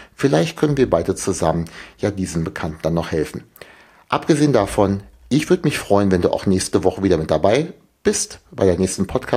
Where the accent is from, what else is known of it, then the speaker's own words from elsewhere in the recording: Föhr, Schleswig-Holstein, Germany; Ich glaube, also hier komme ich aus Föhr hier, das ist wirklich sehr, sehr klein.